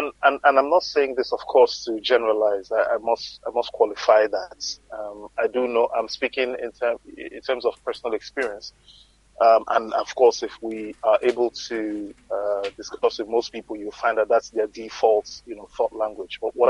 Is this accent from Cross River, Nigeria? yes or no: no; Lagos, Nigeria; now in Australia; No, I'm a Lagos kid. Lagos born and bred.